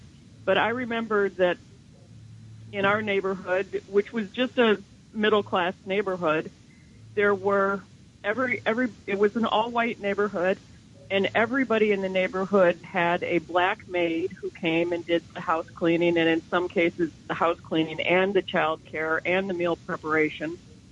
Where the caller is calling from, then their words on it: New Jersey, United States; I'm calling from New Jersey.